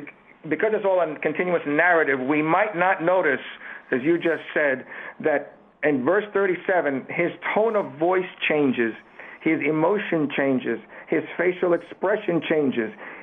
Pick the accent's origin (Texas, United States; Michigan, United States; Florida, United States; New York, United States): New York, United States; New York City; I grew up in New York City, but I had to watch it on TV.